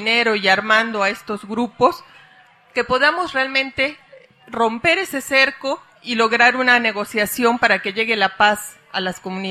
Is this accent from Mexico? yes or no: yes; Oaxaca, Mexico; Compañeras, compañeros, venimos desde Oaxaca, de esa Oaxaca rebelde, de la Oaxaca ensangrentada.